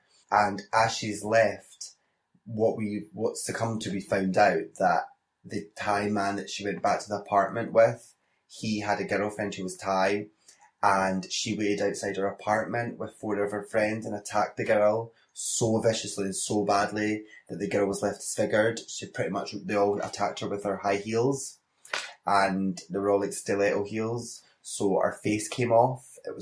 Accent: Scotland, United Kingdom; then I flew back to Edinburgh and went back out for a further 8 weeks, which was a great experience, especially being Scottish

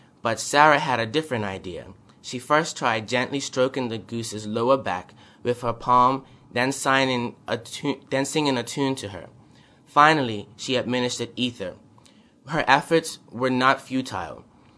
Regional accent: Bermuda; born there; I was born in Bermuda, and Bermuda is a lot of people get it confused with the Caribbean, and so whenever I say I'm from Bermuda, then people always think that I live down by Jamaica and Barbados

